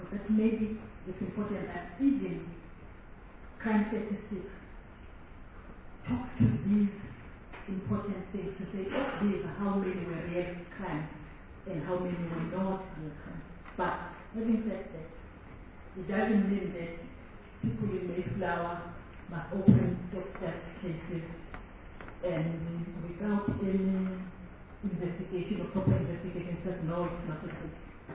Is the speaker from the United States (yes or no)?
no; Mpumalanga, South Africa; This one can notice that I come from Mpumalanga and there is really tense.